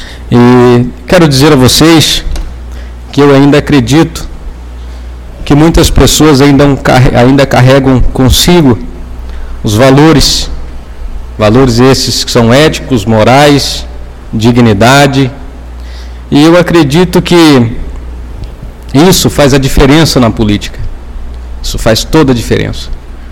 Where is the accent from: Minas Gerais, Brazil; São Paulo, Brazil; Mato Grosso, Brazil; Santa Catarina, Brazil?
Mato Grosso, Brazil; Nova Santa Helena; Já eu me considero filho deste lugar, porque foi aqui onde eu nasci, me criei e não tenho pretensão de ir embora, não. Eu sinto que a minha missão é aqui em Nova Santa Helena e é aqui que eu quero ficar pelo resto da minha vida